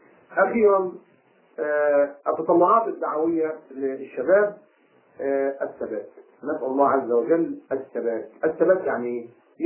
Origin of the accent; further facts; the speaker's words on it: Alexandria, Alexandria Governorate, Egypt; وحتى أنا ما نزلتش عندنا في اسكندرية